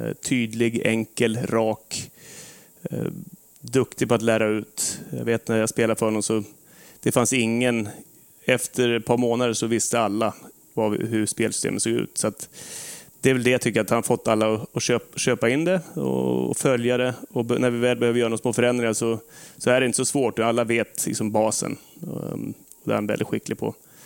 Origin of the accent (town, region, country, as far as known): Leksand, Dalarna County, Sweden; born or raised there; also born or lived in Nacka / Saltsjöbaden